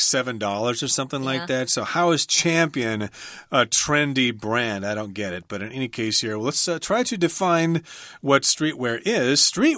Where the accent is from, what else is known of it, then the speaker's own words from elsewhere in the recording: United States; that would be much easier for me to pronounce since I'm American.